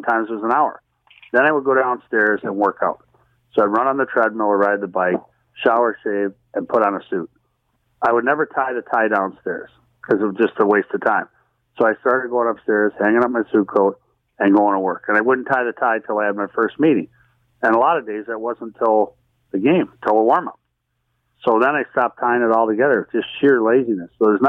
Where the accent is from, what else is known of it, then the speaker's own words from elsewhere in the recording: Minnesota, United States; I'm like, I'm from Minnesota. I wanted 10 kids.